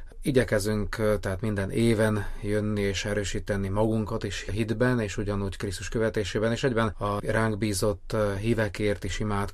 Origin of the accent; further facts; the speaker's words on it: Bratislava, Bratislava Region, Slovakia; Én Pozsonyban nőltem, ott születtem, de hogy magyar ajkú vagyok, akkor Pozsonyban nincs olyan nagy szükség magyar pasztorációra, ezért Csaldóközbe kerültem konkrétan